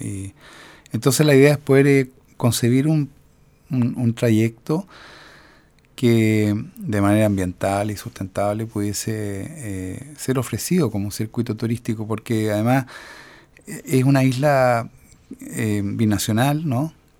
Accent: Santiago, Santiago Metropolitan Region, Chile; Yo vengo de Santiago y, bueno, aquí vine a conocer Chiloé, imagínense.

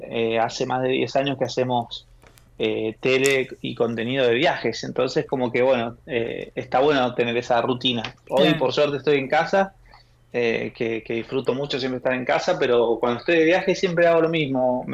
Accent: Mendoza, Argentina; soy mendocino y estoy acostumbrado a ver la montaña

